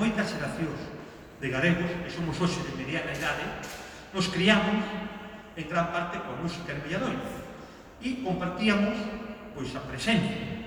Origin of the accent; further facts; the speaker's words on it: Galicia, Spain; fomos medrando como Galicia e como galegos